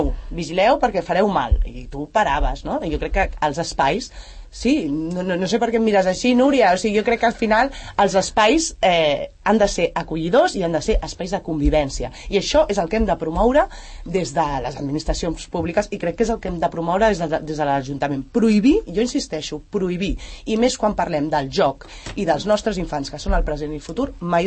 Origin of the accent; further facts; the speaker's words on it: Sant Cugat del Vallès, Catalonia, Spain; jo he nascut a Sant Cugat, jo he jugat a la plaça Octavià i he jugat a pilota